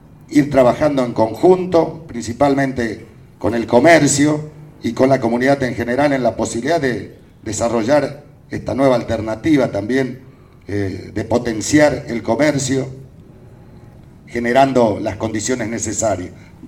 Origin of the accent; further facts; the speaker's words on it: Chaco, Argentina; cada uno de nosotros somos breñenses, cada uno de nosotros somos del sudoeste, cada uno de nosotros somos chaqueños.